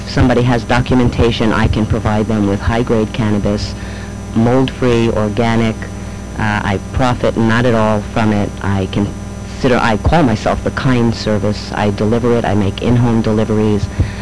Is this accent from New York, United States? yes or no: yes; New York, United States; I'm 50 years old. I grew up in New York.